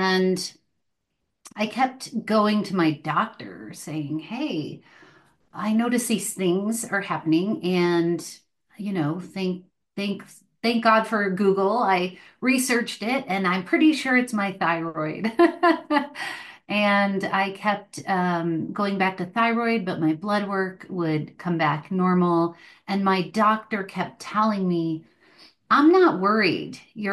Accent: Cleveland, Ohio, United States; moved away as an adult; Well, I grew up outside of Cleveland, Ohio, and I felt like I was an old soul trapped in a young person's body. And so as soon as I turned 18, I kind of set out into the world.

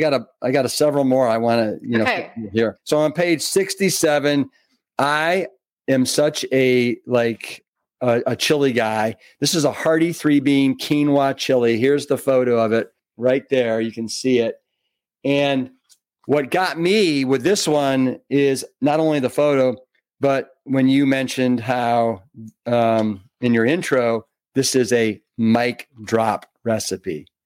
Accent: Cleveland, Ohio, United States; So it when I see this, it immediately made me think of growing up in Cleveland, Ohio, and either soups or sandwiches for lunch on Sunday.

